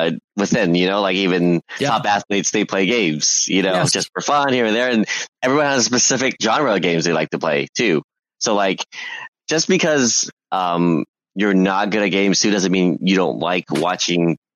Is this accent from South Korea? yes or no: yes; South Korea; But for me, I grew up watching esports in Korea.